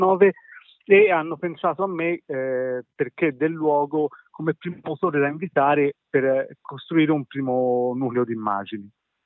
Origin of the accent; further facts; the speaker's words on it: Raggiolo, Tuscany, Italy; mi hanno stato riportato a quando ero piccolo io, a Raggiuolo, alla mia infanzia